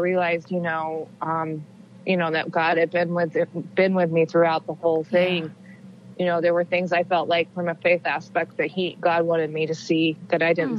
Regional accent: Wichita, Kansas, United States; I worked with the Wichita Eagle in Kansas, my hometown paper, for several weeks.

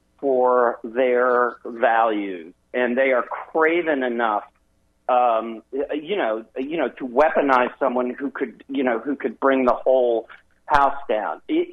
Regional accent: Wisconsin, United States; I mean, I'm from Wisconsin.

